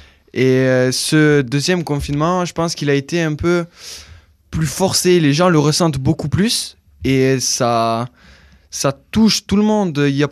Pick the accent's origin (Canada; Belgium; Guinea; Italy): Italy; En plus, je suis italien, donc parler avec les mains, les gestes, on se tapote les épaules, tout ça.